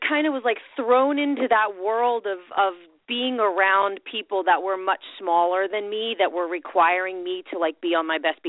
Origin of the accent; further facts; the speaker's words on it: Pennsylvania, United States; I'm from Pennsylvania, so it's typically Tara.